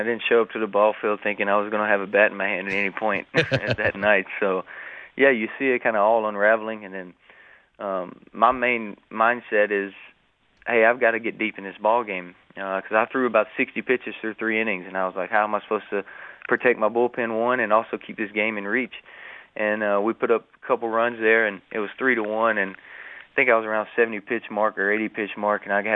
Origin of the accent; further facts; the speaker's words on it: Alabama, United States; Sonny grew up in Tennessee. I grew up in Alabama, so